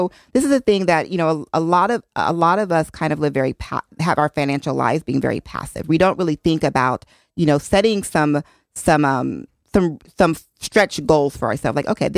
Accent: Oklahoma, United States; moved away as an adult; now in Connecticut, United States; I came from Oklahoma. Before coming to Yale, I never had even been to Connecticut before in my life. I was very much like a Oklahoma, born and raised person.

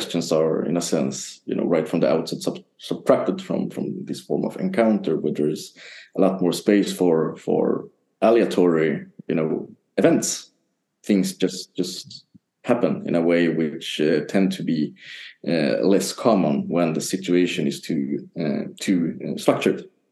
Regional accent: Sweden; English is a second language; Well, I come from Sweden.

